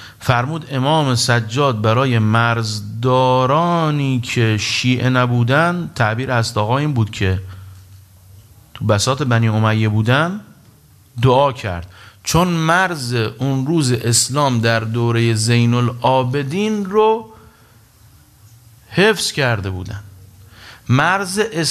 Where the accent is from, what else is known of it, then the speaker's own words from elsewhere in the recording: Iran; اما ما روش کار نمی کنیم و نباید هم روش کار کنیم، چون ما ایرانیم